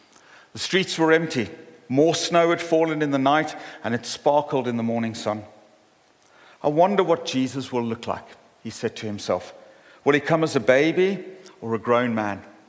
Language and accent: English; South Africa; Where I grew up in South Africa, Christmas is in the middle of summer.